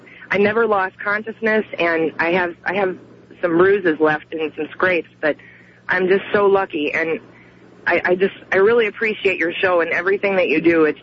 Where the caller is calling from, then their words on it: Tampa, Florida, United States; I'm calling from Tampa, Florida, listening on 970 WFLA.